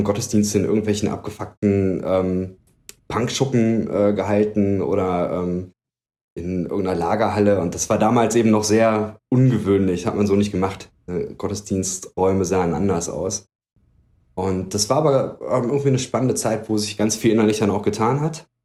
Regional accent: North Rhine-Westphalia, Germany; born there; Ich bin gebürtig aus dem Bergischen. Das ist in Nordrhein-Westfalen. Bin dann aber recht häufig umgezogen. Also Stationen hatte ich in Gebelsberg bei Hagen.

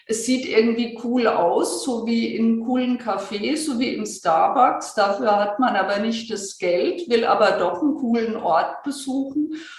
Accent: Würzburg, Bavaria, Germany; ich komme aus Würzburg

